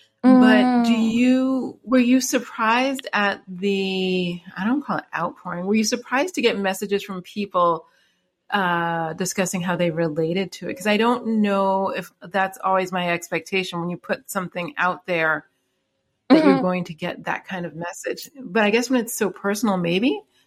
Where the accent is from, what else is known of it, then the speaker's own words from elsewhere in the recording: New York City, New York, United States; I went there after graduate school. I'm from New York City and then I live here, but that was